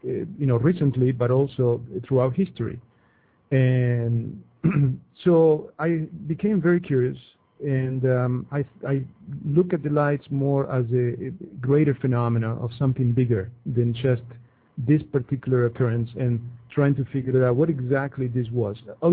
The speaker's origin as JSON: {"language": "English", "country": "Argentina", "also_born_or_lived": "Miami", "moved": "as an adult", "lives_now": "Phoenix, United States", "said": "I'm originally from Argentina, actually."}